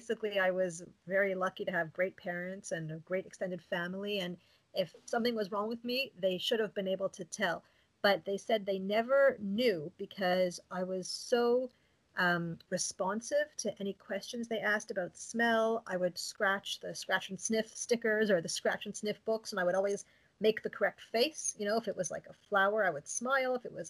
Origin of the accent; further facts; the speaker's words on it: Montreal, Quebec, Canada; also born or lived in Toronto / Durham; I'm from Montreal, Canada, and that's where I live right now. I'm an attorney and a mom of young kids. I've moved around a bit. I was born and raised here, but I went to law school in Toronto.